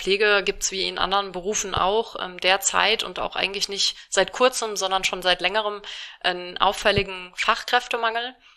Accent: Rhineland-Palatinate, Germany; ich komme aus Rheinland-Pfalz und bei uns sagt man Fasnacht.

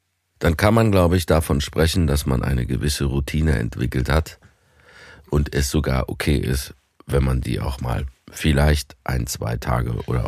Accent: Switzerland; accent: Swiss German

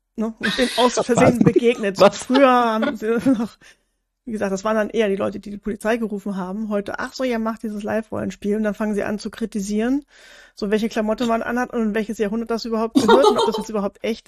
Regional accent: Hamburg, Germany; ich komme ja aus Hamburg

